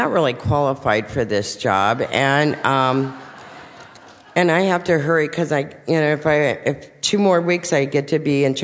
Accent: La Mesa, California, United States; I'm from La Mesa, you know

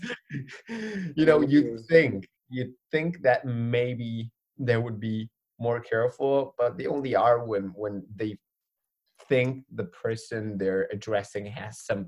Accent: Argentina; So I'm from Argentina.

